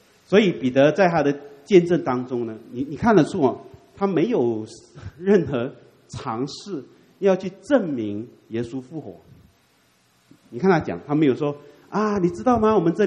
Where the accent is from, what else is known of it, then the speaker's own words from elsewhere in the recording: Malaysia; 因为我跟我太太，我们是马来西亚的华侨了。那我们的护照上面是写明不准去以色列。